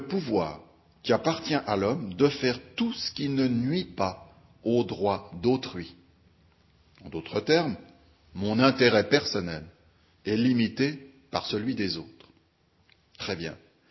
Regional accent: Vaud, Switzerland; la devise du canton d'où je viens, canton de Vaud

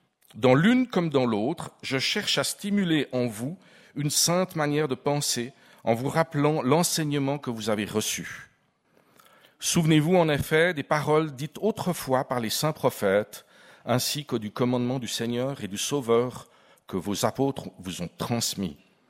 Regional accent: Geneva, Switzerland; je suis un Genevois, en fait, d'origine. Ouais, ça se voit pas. J'ai perdu un peu mon accent, je pense, au travers de mon émigration dans d'autres parties de la Suisse, parce que ça fait pas mal d'années que je suis sur le canton de Berne.

